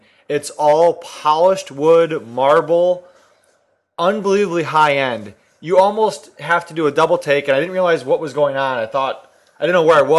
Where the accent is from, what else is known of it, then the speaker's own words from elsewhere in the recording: Rocky River, Ohio, United States; And we grew up in Rocky River.